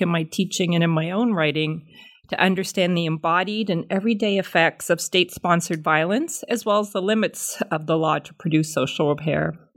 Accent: Canada; I'm a Canadian

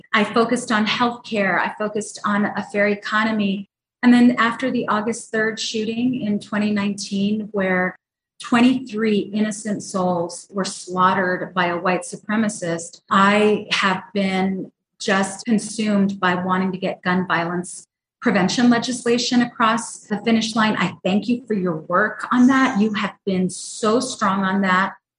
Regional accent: El Paso, Texas, United States; I am born and raised in El Paso, Texas. I raised my kids in El Paso, Texas. I'm a third generation El Pasoan. I am truly a woman of the border.

